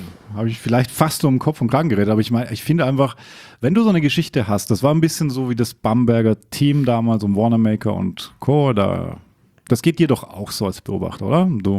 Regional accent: Bregenz, Vorarlberg, Austria; in meiner Heimat

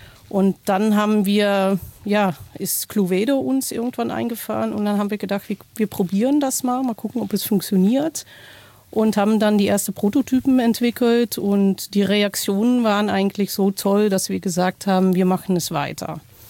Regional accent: Netherlands; now in Kassel, Germany; Ich bin Niederländerin, seit 20 Jahren jetzt in Deutschland, auch 20 Jahre in Kassel

